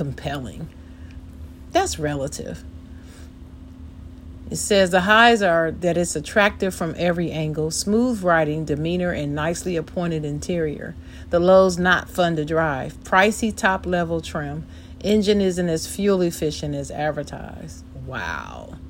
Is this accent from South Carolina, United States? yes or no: no; Ohio, United States; especially given where I'm raised, where I was born and raised in Ohio. Big GM state.